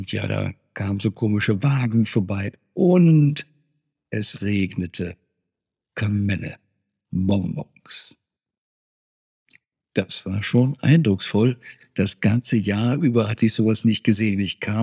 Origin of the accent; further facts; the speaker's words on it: Bonn, North Rhine-Westphalia, Germany; Ich bin in Bonn großteils aufgewachsen, also gehörte sozusagen mit in den Großraum Köln. Und als kleiner Junge, der noch nicht zur Schule ging, ich bin mit 5 Jahren nach Bonn gezogen worden